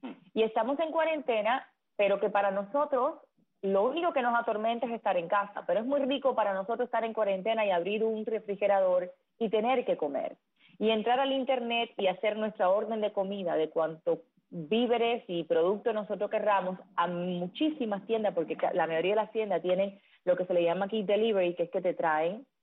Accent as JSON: {"language": "Spanish", "country": "Cuba"}